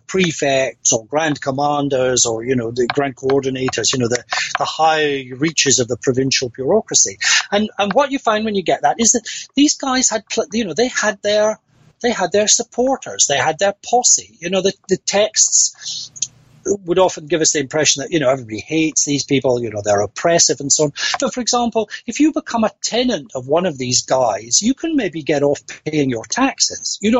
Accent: Scotland, United Kingdom; I'm a Scot. I read a lot of Scottish history.

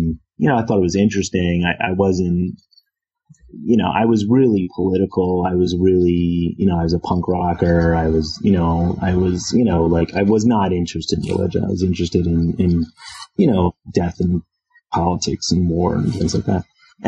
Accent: Philadelphia, Pennsylvania, United States; You know, growing up in Philadelphia, you know, you're either, you know, Irish, black, or Chinese.

